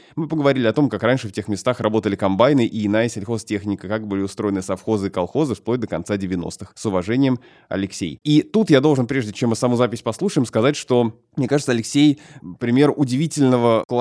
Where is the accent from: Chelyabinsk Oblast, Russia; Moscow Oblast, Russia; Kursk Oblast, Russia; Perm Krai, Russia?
Perm Krai, Russia; Berezniki; Сам я родом из Пермского края, город Березники. Мой дедушка родился в Анциферове, переехал в Березники после армии